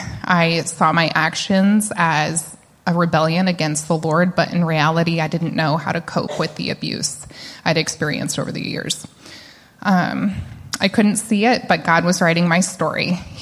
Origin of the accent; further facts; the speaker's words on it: Omaha, Nebraska, United States; I grew up in Omaha, Nebraska. My parents were young when they had me.